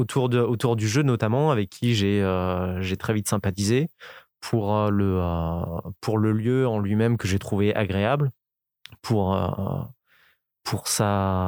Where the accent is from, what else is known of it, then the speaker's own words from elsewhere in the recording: La Roche-sur-Yon, Pays de la Loire, France; also born or lived in Angers; Alors, je suis né à Angers, j'y ai passé 10 ans. Ensuite, j'ai déménagé en Vendée, à La Roche-sur-Yon.